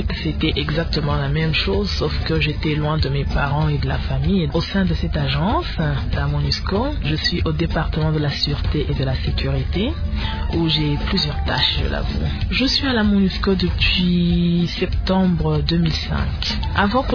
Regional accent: DR Congo; puisqu'on est congolaise.

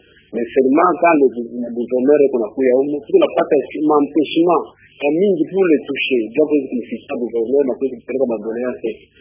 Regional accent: Katanga, DR Congo; je peux parler en Swahili parce que moi j'ai grandi au Chaba.

